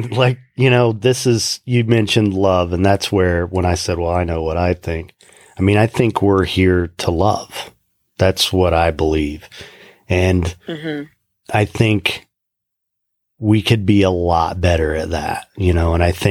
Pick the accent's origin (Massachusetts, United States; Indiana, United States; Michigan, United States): Indiana, United States; And I'm from Indiana.